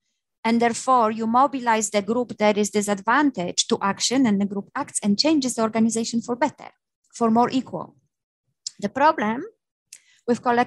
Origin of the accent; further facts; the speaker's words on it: Poland; I mentioned in the beginning that I come from Poland and this is where the peaceful revolution happened.